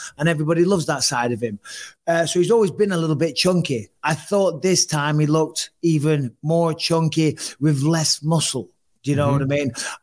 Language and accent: English; England, United Kingdom; Like growing up in England, we don't get things like that.